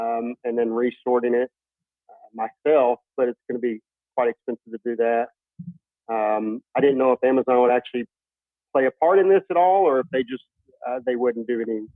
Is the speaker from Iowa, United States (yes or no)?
no; Fort Worth, Texas, United States; I'm from Fort Worth, Texas.